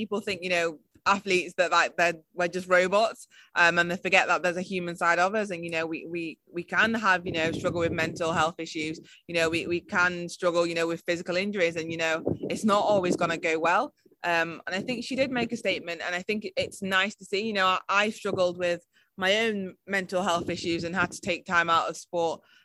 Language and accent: English; United Kingdom; I'm British